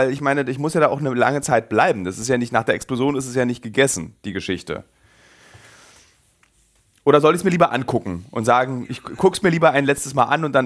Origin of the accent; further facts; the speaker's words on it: Berlin, Germany; Ich als Berliner kenne die Unterwelten e.V. auch